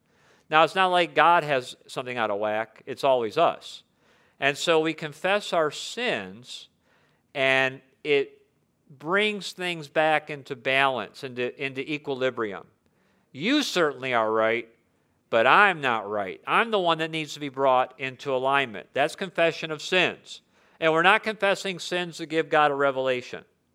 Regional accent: United States; we can pray for forgiveness for ourselves as an American

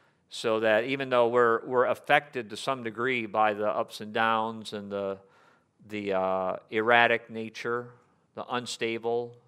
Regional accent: Michigan, United States; Well, if you travel to northern Michigan, and I was born and raised in Michigan

